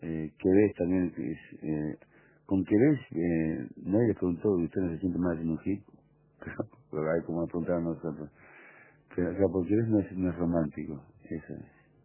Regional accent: Buenos Aires, Argentina; now in Córdoba, Argentina; soy porteño de la Hegel.

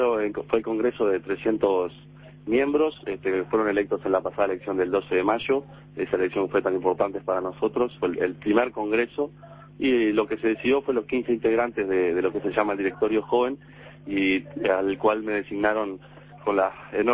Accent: Cerro Largo, Uruguay; now in Montevideo, Uruguay; tengo 25 años, provengo de Cerro Largo.

